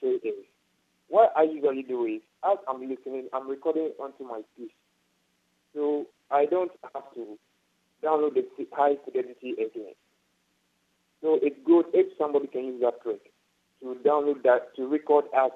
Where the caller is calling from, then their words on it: Ho, Volta, Ghana; I'm calling from Ghana.